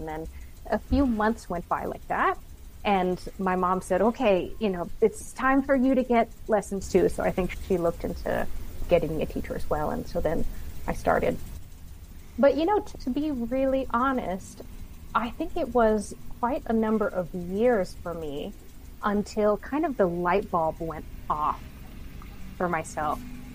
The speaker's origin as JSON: {"language": "English", "town": "Savannah", "region": "Georgia", "country": "United States", "tie": "born or raised there", "said": "I was born and raised in Savannah, and I went to the Savannah Arts Academy."}